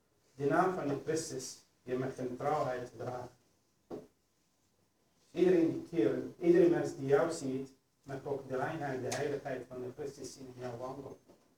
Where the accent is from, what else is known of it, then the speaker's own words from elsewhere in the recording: Netherlands; Ik zie om mij heen, als een Nederlanders, broeder in de Heer, zie ik heel veel laafheid in Europa. En ook in Nederland, door luxe leven.